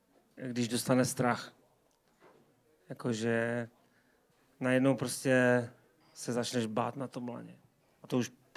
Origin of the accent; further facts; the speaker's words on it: Řepiště, Moravian-Silesian Region, Czechia; Jako v Řepišti, kde, odkud pocházím, tam bylo jezere a byly tam jezdecké koně